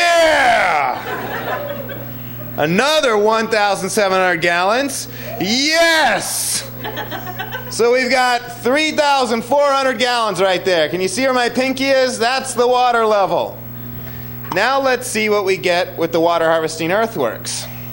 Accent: Tucson, Arizona, United States; I'm going to begin with these two images of my hometown of Tucson, Arizona, where we get 12 inches of rain and an average year of rainfall.

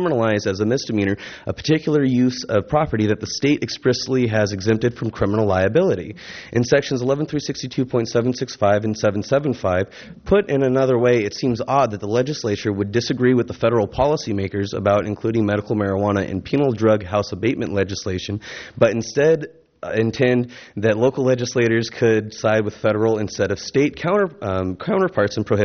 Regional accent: Santa Barbara, California, United States; I'm actually from the Santa Barbara area. I currently live in Carpinteria

